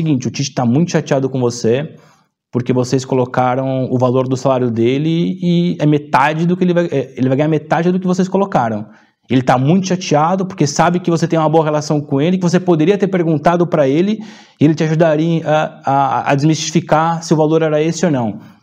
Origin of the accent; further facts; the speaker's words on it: São Paulo, Brazil; E eu sou de São Paulo